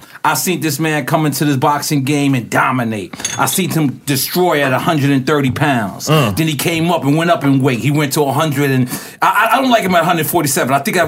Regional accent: Cincinnati, Ohio, United States; Cincinnati.

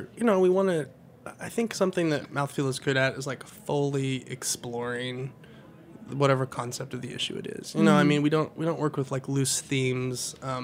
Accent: Nevada, United States; there was propaganda about Mexico growing up when I grew up in Nevada, and there was a lot of, I grew up around a lot of Mexican-American people

